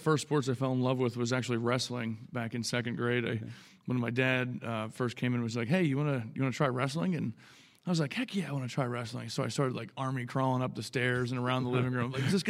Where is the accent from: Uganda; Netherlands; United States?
United States; Pennsylvania; Yeah, I grew up in the Whippeal, Western Pennsylvania. Blue collar parents, blue collar city, just working hard, every day.